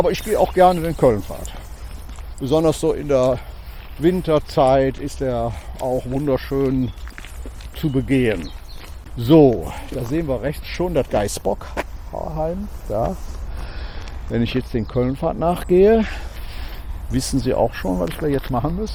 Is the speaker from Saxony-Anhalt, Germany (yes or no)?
no; Cologne, North Rhine-Westphalia, Germany; als Kölner